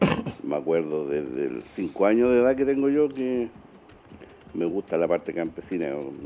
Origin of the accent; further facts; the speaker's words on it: Santiago, Santiago Metropolitan Region, Chile; yo soy santiaguino, como se dice, nacido y criado en el Barro Luco.